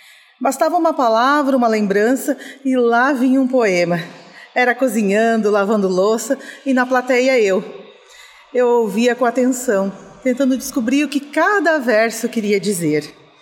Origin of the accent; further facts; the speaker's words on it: Santa Cruz do Sul, Rio Grande do Sul, Brazil; eu sou da cidade de Santa Cruz do Sul, no estado do Rio Grande do Sul.